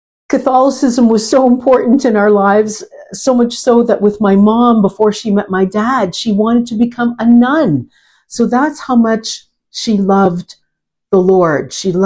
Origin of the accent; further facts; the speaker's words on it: Montreal, Quebec, Canada; I was born and raised in Montreal. I have a Slovenian background. I only have one sister. There was just a four of us. And I grew up in a very religious home. My mother, my parents were Catholic